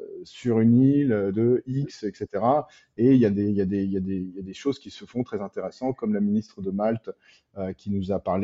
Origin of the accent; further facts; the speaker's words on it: France; nous, en tant que Français, on peut réinterpréter ça